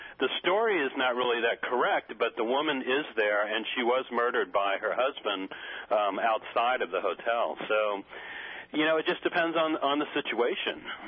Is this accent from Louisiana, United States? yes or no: yes; New Orleans, Louisiana, United States; Well, you know, Peter, ironically, I grew up in New Orleans originally.